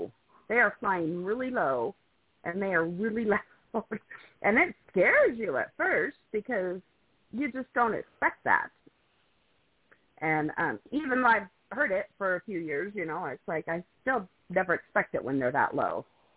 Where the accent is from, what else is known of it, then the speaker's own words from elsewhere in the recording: Colorado, United States; And so I guess I'm more of a mountain girl since I'm from Colorado.